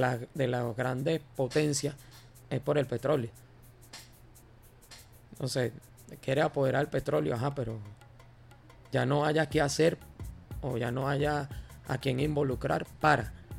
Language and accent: Spanish; Venezuela; Pero para eso somos los venezolanos.